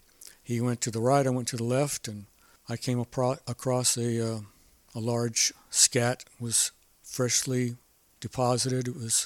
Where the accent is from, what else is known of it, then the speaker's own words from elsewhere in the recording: Arizona, United States; Okay, well, I was born and raised in Arizona.